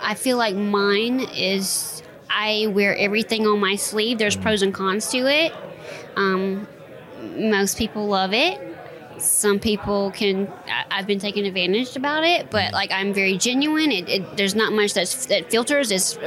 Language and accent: English; the South, United States; I'm from the South. We're hospitable.